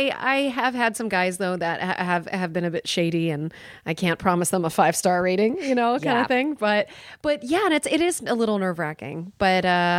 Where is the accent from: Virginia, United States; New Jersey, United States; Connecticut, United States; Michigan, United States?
Connecticut, United States; Milford; So I grew up on the East Coast. I'm originally from New England. I'm from a small town in Connecticut called Milford.